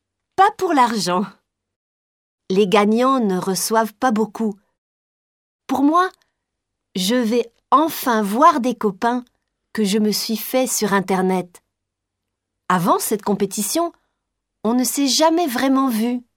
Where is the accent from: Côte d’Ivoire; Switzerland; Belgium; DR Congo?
Belgium; Brussels, Brussels-Capital Region; J'ai 17 ans et je viens de Bruxelles, en Belgique.